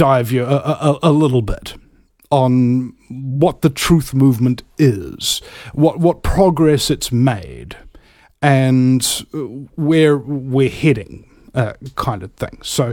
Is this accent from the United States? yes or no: no; New Zealand; raised here in New Zealand. Lots of TV. And I was like, oh my goodness, that's why I don't sound like I'm from New Zealand.